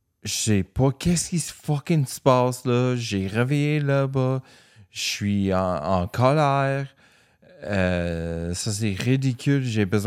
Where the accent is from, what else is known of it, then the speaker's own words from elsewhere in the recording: New York, United States; Je suis de New York, je suis présentement à Chicago.